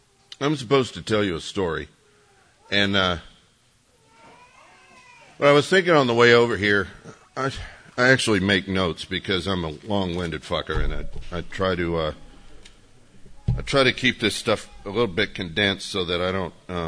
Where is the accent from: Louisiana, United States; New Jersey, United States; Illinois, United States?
Louisiana, United States; also born or lived in Groves, Texas; I was born in Groves, Texas, and raised in Louisiana. And I was raised Mormon